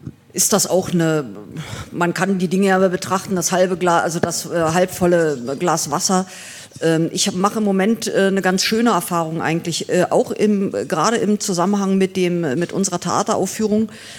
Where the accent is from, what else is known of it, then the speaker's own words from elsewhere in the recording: East Germany, Germany; ich bin ja Deutsche, habe allerdings eine Revolution miterlebt, nämlich die friedliche, also weil ich Ostdeutsche bin